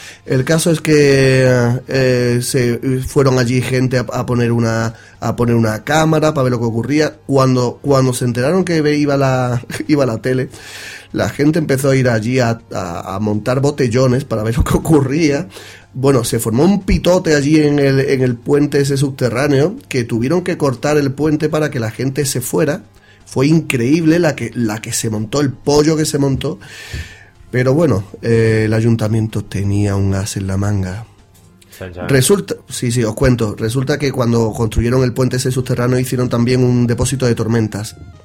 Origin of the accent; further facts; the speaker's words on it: Dos Hermanas, Andalusia, Spain; mi pueblo se llama Dos Hermanas, también llamado por algunos aquí Cuatro Tetas.